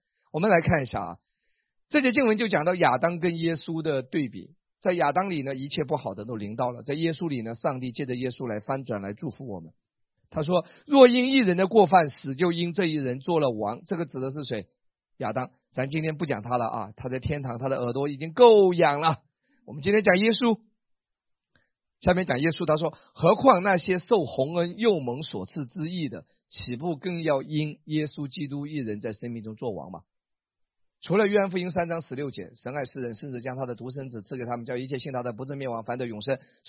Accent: Wenzhou, Zhejiang, China; 我家老家是温州南溪江啊，是一个旅游风景区。

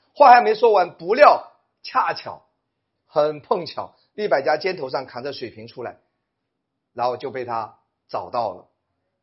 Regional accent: China; 我们中国人见面最多的问候语是吃了吗？说明以前吃不饱

